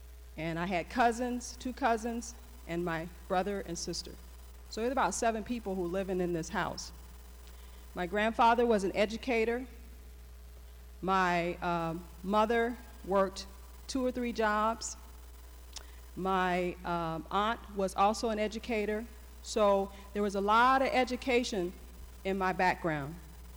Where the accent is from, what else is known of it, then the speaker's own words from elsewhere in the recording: Chicago, Illinois, United States; I grew up in Chicago. I grew up in a community south side of Chicago.